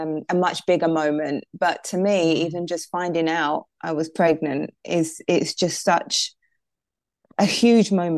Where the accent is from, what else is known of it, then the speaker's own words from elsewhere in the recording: London, United Kingdom; also born or lived in Dominican Republic; I am British. I was born and raised in London. But I spent 6 years in the Dominican Republic